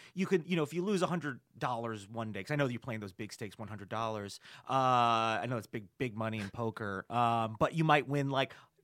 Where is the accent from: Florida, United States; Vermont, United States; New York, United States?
New York, United States; Newburgh; so I grew up in Newburgh is where I went to.